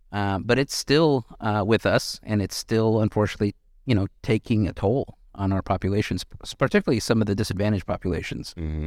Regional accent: Chicago, Illinois, United States; born or raised there; also born or lived in Rio de Janeiro, Brazil / Italy

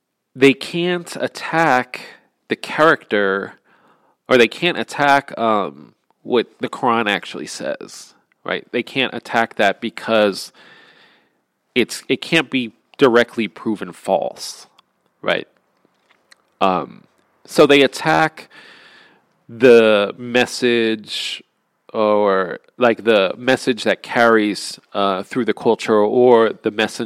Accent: Pennsylvania, United States; I'm from Pennsylvania, so I can't go, yeah, well, my ancestors, we came from this town, and we've been living in the region for 4,000 years.

